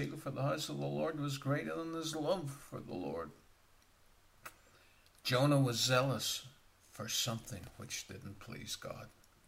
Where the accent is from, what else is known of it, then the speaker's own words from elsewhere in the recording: Northern Ireland, United Kingdom; As you know, I'm from Northern Ireland.